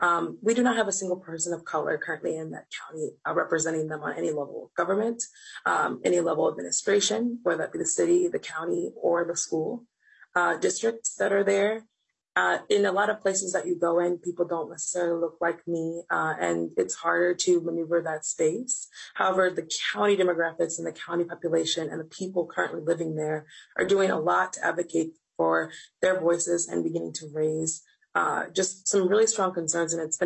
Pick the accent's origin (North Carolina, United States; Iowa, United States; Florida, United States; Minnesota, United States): Minnesota, United States; Warrington; I grew up in Warrington, Minnesota. I was born and raised in Warrington, Minnesota. I identify as African-American. My family migrated from the southern states